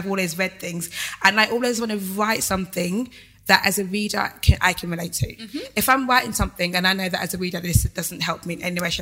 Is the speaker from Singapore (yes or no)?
no; Dagenham, London, United Kingdom; Dagenham.